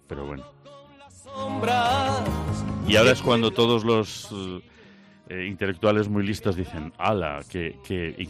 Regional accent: Spain; como los españoles somos así

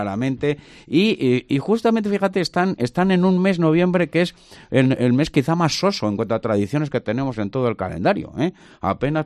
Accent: Muñoz Pedro, Spain; Pero, por ejemplo, en mi pueblo, en Muñoz Pedro

